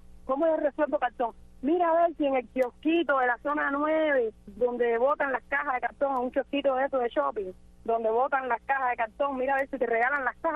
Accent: Cuba; somos artistas, pero como tú dices, somos padres, somos activistas, somos ciudadanos cubanos.

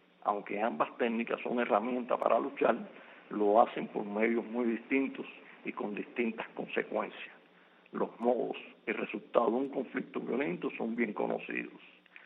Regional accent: Cuba; En mi condición de ciudadano cubano libre y activista de derechos humanos

